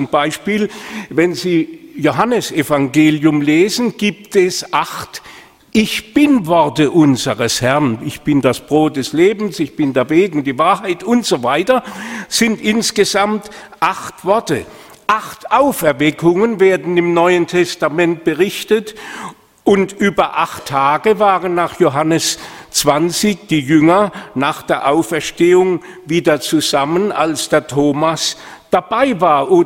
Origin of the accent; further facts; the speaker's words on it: Helmsheim, Baden-Württemberg, Germany; konkret in unseren Dörfern zwischen Bruchsal und Bretten, in Gondelsheim, in Heidelsheim, in Helmsheim, wo ich herkomme, erlebt.